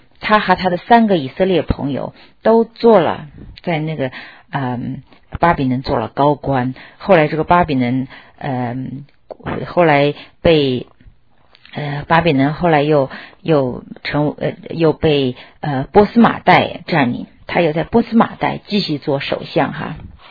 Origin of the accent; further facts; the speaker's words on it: China; moved away; 我们中国人只要吃饭的都知道盐的功用哈。我小的时候在国内的时候，家里每年到过年的时候都会腌腊肉